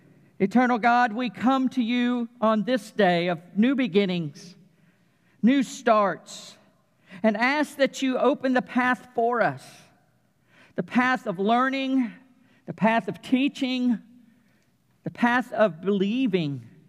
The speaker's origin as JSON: {"language": "English", "region": "Florida", "country": "United States", "tie": "born or raised there", "said": "It was so much fun growing up in Florida. It was about the only thing Florida had to offer that was fun. I can say that. I'm a Floridian."}